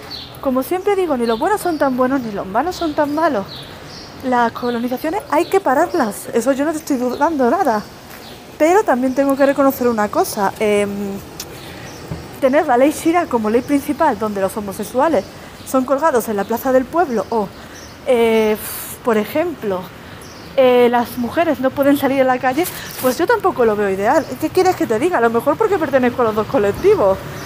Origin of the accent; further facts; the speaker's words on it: Andalusia, Spain; accent: Andalusian; mi familia es sefardí, mi abuela es griega, sefardí, y yo tengo mucho acento andaluz, porque he vivido unos años en Andalucía, y ahora mismo estoy en Andalucía